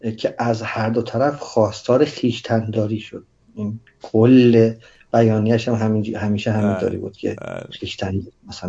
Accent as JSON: {"language": "Persian", "country": "Iran", "said": "من هم به عنوان یک ایرانی واقعا باعث سرفکندگی سرشکستگیه"}